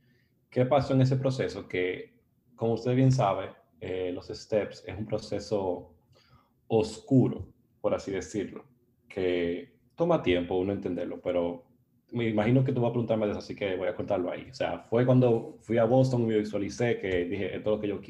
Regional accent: Santiago, Dominican Republic; also born or lived in Puerto Rico; Yo nací en Puerto Rico, criado en Santiago, República Dominicana.

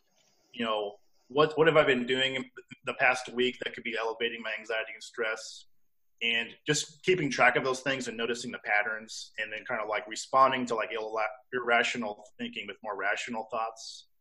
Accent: California, United States; now in Portland, United States; I live in Portland, Oregon, and I'm originally from California.

